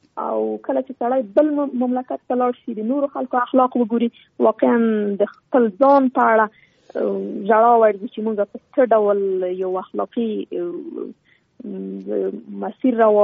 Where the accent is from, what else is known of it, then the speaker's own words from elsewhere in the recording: Afghanistan; زه خو شخصا په جګړه کې پیدا شوی یم، دا په جګړه کې را لوی شولم